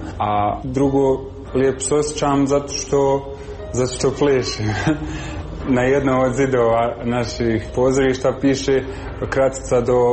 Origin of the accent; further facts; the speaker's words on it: Bosnia & Herzegovina; Ja sam prvi iz Bosne poslije 10 godina.